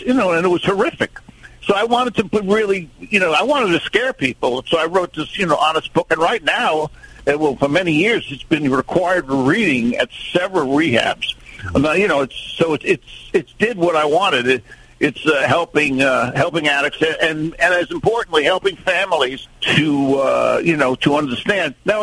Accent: New York, United States; Oh, well, I'm from New York, and, I think you know, so much banter that goes on there that's, you know, humorous.

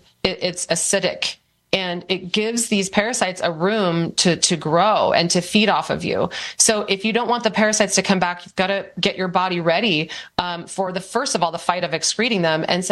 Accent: California, United States; I'm from Northern California myself, so hi. I don't live there now

